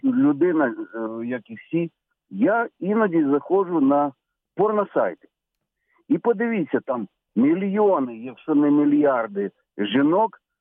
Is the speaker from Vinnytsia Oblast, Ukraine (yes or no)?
yes; Vinnytsia, Vinnytsia Oblast, Ukraine; З Вінниці.